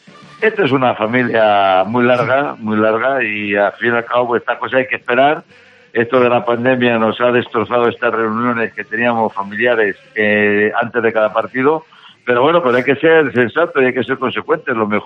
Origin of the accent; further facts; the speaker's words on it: Spain; nosotros somos españoles.